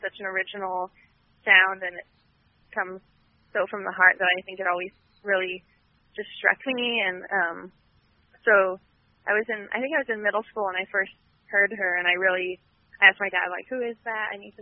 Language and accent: English; Palo Alto, California, United States; Well, I grew up in the Bay Area, in Palo Alto, which is like an hour south of San Francisco